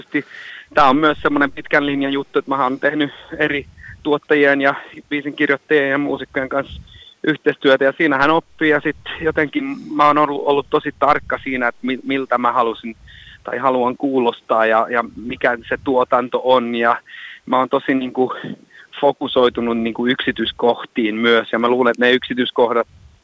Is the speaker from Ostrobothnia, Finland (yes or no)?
yes; Jakobstad, Ostrobothnia, Finland; olen Pietasaaresta kotoisin, niin sieltä rannikolta, pienestä kaupungista